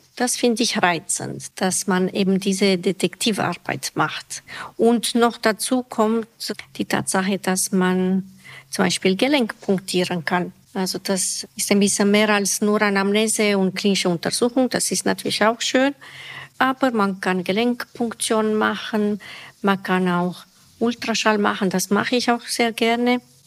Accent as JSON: {"language": "German", "region": "Bucharest", "country": "Romania", "second_language": "German", "moved": "as an adult", "lives_now": "Stuttgart, Germany", "said": "Ursprünglich komme ich aus Rumänien. Ich wurde in Bukarest geboren. Da habe ich mein ganzes Studium in Bukarest gemacht. Und da bin ich mit meinem Mann nach Stuttgart umgezogen. Und da habe ich die Gelegenheit gehabt, Deutsch zu lernen."}